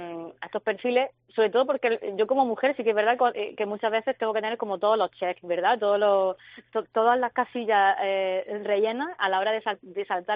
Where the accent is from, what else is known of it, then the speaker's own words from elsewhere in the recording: Almería, Andalusia, Spain; Yo soy de Almería